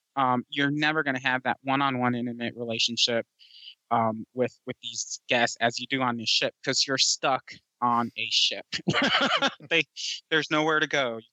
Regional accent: New Jersey, United States; he's from New Jersey, and I grew up in New Jersey, so we talked about that a little bit.

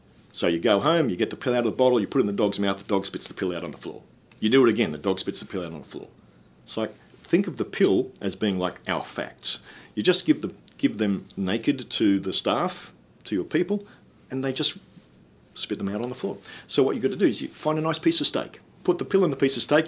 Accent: Hobart, Tasmania, Australia; he met Mary, who's from my hometown of Hobart.

